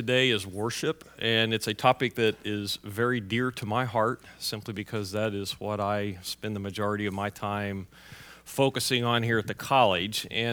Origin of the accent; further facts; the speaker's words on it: Oklahoma City, Oklahoma, United States; moved away as an adult; I grew up in Oklahoma City. I grew up in a very conservative, traditional Disciples of Christ church.